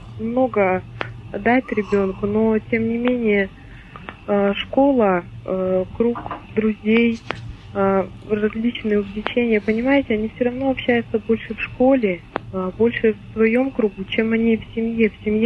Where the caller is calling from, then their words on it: Irkutsk, Irkutsk Oblast, Russia; Я звоню из Иркутска.